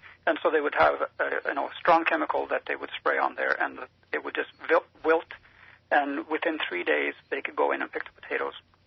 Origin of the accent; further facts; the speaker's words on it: Norway; English is a second language; I studied agronomy in Norway. I grew up in Norway.